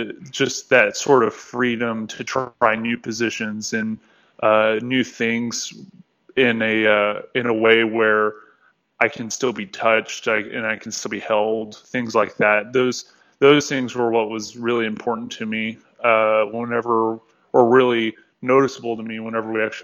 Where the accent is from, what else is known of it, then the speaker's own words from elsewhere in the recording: Texas, United States; So whenever I was growing up, I was growing up in Texas, and it was very, very difficult to be any kind of anything other than heterosexual in Texas.